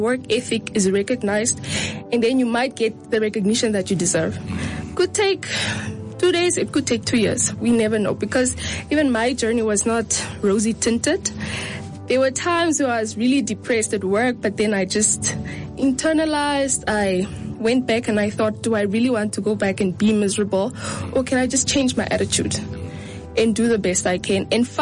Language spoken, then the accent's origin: English; Windhoek, Khomas, Namibia; Funny enough, I'm born and raised in Windhoek, right?